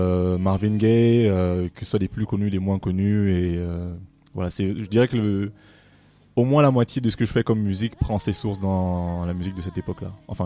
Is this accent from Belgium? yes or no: no; Gabon; Je suis né et j'ai grandi au Gabon, qui est francophone.